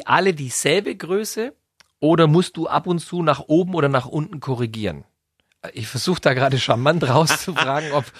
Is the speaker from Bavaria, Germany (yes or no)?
no; Baden-Württemberg, Germany; wenn ich als Schwabe zu meinem Nachbar sage